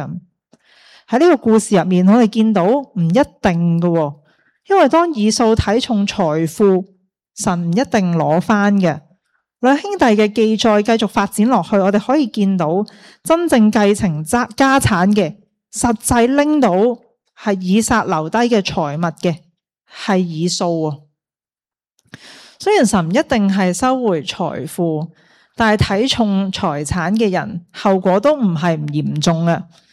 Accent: China; 我哋中国人咧有句说话叫嗟来之食啊

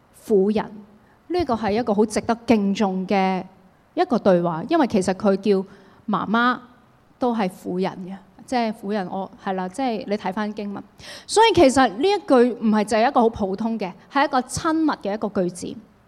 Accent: Hong Kong; 因為我就是香港人

